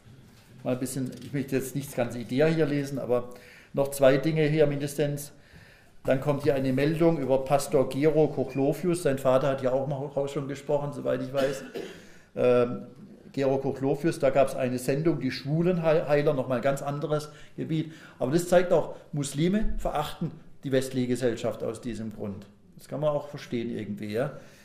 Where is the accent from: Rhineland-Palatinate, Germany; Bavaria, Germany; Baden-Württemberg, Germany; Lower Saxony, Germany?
Baden-Württemberg, Germany; ich bin ja selber auch Badener von Haus aus